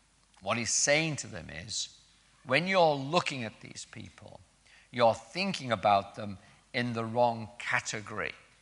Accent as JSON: {"language": "English", "town": "Keswick", "region": "North West England", "country": "United Kingdom", "tie": "born or raised there", "said": "playing snooker in a billiard hall in Keswick, in my hometown in the Lake District"}